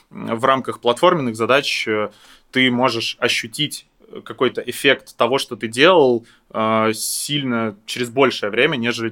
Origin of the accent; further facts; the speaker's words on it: Stary Oskol, Belgorod Oblast, Russia; born there; Я родился в прекрасном городе Старый Оскол Белгородской области.